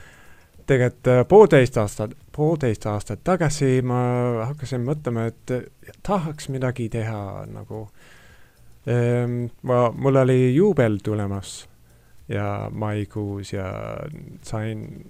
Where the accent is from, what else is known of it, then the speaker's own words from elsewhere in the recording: Sydney, New South Wales, Australia; Estonian is a second language; aga Perth on minä olen Sydneys pärit. Sydney on kõige suurem linn.